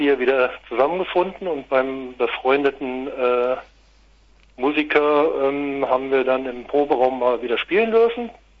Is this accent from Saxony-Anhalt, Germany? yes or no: no; Wetzlar, Hesse, Germany; Wir kommen schon mehr aus dem Kreis Wetzlar, also Land-Dill-Kreis, Land der Könige.